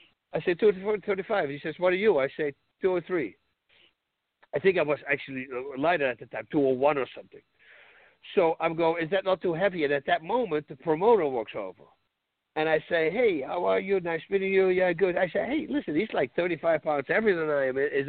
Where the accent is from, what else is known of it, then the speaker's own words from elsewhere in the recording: Netherlands; So I'm from Holland. I come from Thai boxing.